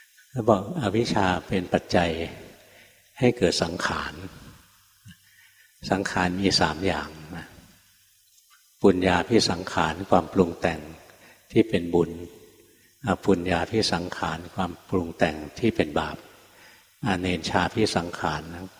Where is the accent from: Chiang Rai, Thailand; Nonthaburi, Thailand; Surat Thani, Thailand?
Nonthaburi, Thailand; also born or lived in Bangkok; ที่จริงอยากบวชกับหลวงพ่อพุทธทาสแต่ท่านอยู่ไกลเราคนเมืองนนท์คนกรุงเทพนะมีวัดที่สอนแบบเดียวกันคือวัดชนประทาน